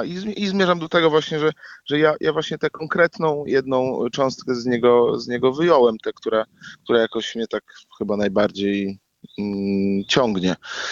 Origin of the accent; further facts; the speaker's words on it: Ostrołęka, Masovian Voivodeship, Poland; also born or lived in Dębica; ja się urodziłem w Dębicy, czyli jestem właściwie bliski dość Krakowa, ta Dębica, która jest między Tarnowem a Rzeszowem, a od dziecka mieszkałem w Ostrołęce